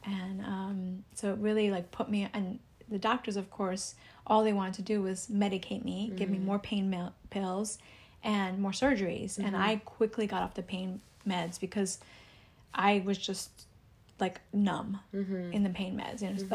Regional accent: New York, United States; now in Los Angeles, United States; growing up in New York, I was never intrigued to come here.

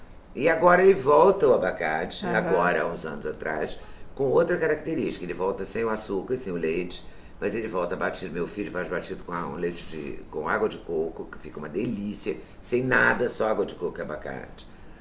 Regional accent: Minas Gerais, Brazil; Na minha infância, que sou do interior de Minas e tinha abacate, muito, muito abacate

